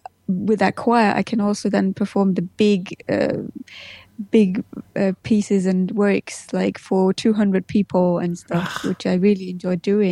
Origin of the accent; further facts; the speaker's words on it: Berlin, Germany; also born or lived in Leipzig; When I was born in Leipzig. Mm-hmm. And then 5 years later, we moved to Berlin.